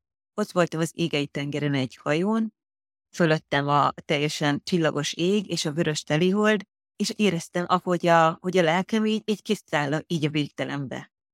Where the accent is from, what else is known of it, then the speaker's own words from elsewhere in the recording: Eger, Heves, Hungary; now in Asia; Egri vagyok, és én nagyon sokáig Egerben éltem, tehát az életem az nagy részében én Egerben éltem, és mielőtt Ázsiába jöttem, azelőtt egy pár évvel költöztem fel Budapestre.